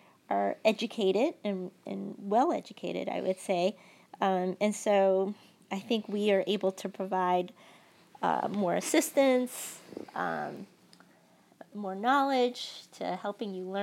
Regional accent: New York, United States; I spent most of my life in a very, very tiny apartment in Manhattan. In not such a great neighborhood. I grew up in Chinatown

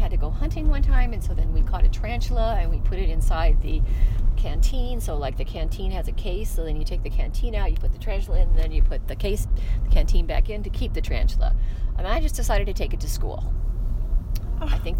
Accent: San Jose, California, United States; I grew up in San Jose, California. My elementary school was out my back gate.

